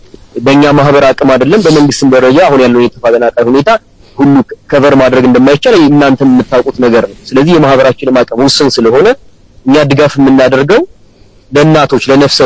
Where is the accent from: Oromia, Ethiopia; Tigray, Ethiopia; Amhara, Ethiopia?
Amhara, Ethiopia; እኛ የአብዛኞቻችን የወሎ ልጆች ነን። ከተለያየ አካባቢ የወሎ ልጆች ነን።